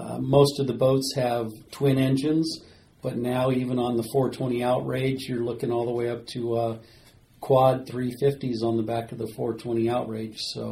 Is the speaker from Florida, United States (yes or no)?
yes; Cocoa Beach, Florida, United States; Well, I was born and raised in Cocoa Beach, Florida.